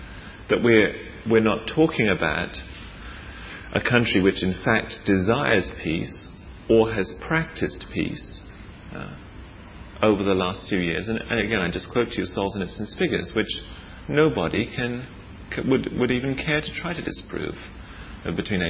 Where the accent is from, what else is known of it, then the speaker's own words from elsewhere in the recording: England, United Kingdom; And personally, as an Englishman in the situation at the moment with the Falkland Islands, I think it's the most appalling mockery.